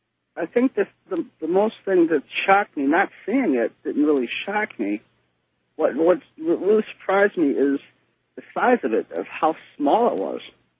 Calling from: West Dundee, Illinois, United States; I'm calling from West Dundee, Illinois.

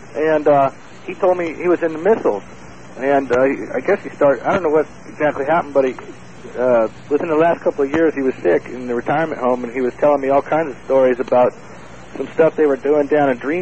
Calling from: Santa Cruz, California, United States; I'm calling from Santa Cruz, California.

